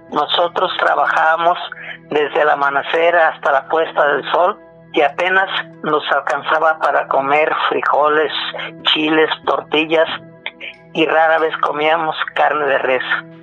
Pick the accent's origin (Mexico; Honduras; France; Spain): Mexico; Michoacán; Soy de Michoacán.